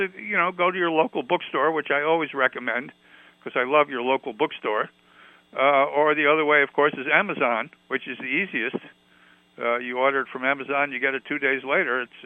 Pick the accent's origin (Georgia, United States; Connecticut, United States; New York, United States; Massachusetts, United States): Connecticut, United States; Stamford; I grew up in Stamford, Connecticut, which is about 65 miles from Yankee Stadium.